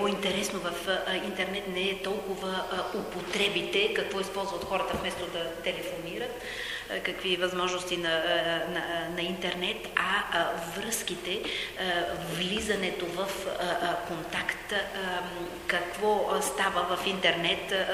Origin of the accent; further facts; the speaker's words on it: Canada; Ето аз идвам от Канада